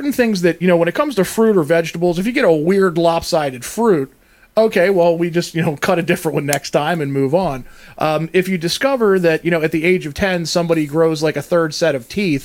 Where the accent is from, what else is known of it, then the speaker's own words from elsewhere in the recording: Pennsylvania, United States; I come from Pennsylvania, Amish country, where I literally on vacation last month saw a horse and buggy still going down the road.